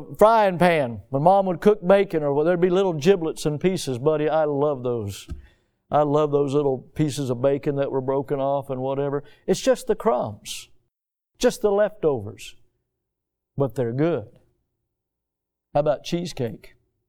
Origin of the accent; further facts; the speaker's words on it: the South, United States; When you're done, I'm from the South. We are allowed to do that.